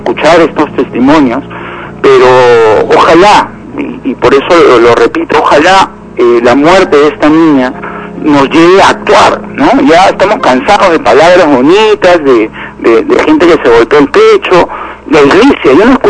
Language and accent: Spanish; Peru; podríamos evitar más sufrimiento, más dolor, como el que estamos viendo como peruanos, ¿no?